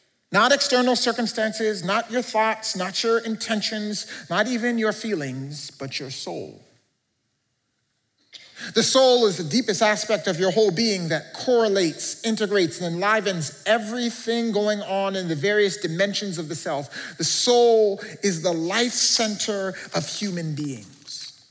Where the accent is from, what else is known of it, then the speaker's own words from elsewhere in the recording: Canada; I'm Canadian